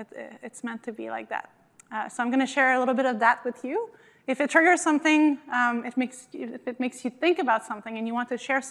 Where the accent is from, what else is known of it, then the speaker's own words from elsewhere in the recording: Quebec, Canada; I'm from the Innu Nation, which has multiple communities across the Quebec province.